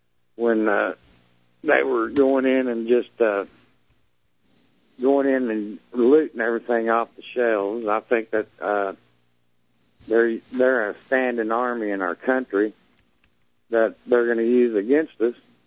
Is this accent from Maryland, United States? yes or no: no; Irving, Texas, United States; also born or lived in Oklahoma; I grew up in Irving. I'm 45 years old. Was born in Oklahoma, but I live here in Irving.